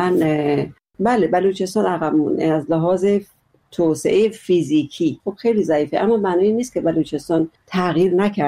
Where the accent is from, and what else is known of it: Iran